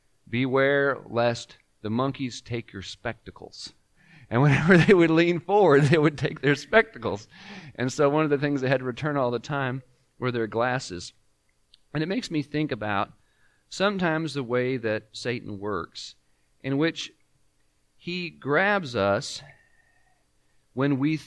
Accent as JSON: {"language": "English", "region": "California", "country": "United States", "tie": "born or raised there", "said": "Growing up in Southern California gave me and my sister a lot of opportunities to go to some very interesting places."}